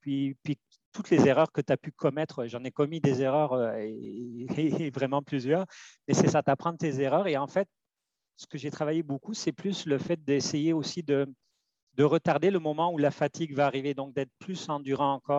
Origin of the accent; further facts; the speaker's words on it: Pau, Nouvelle-Aquitaine, France; moved away as an adult; also born or lived in Spain; now in Montreal, Canada; Oui, je suis originaire de Pau, P-A-U. C'est une ville située dans le sud-ouest de la France, entre Bordeaux et Toulouse.